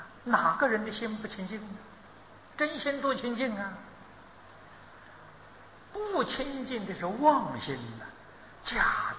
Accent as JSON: {"language": "Chinese", "country": "China", "said": "它跟我们跟我们中国文法呢恰恰相反。我们中国人讲道彼岸，他说彼岸道。"}